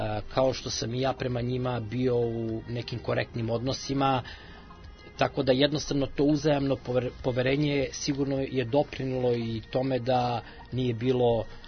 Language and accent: Serbian; Belgrade, Serbia; ja sam dete sa Čukarice i sigurno u to vreme kada sam ja rođen 74. godine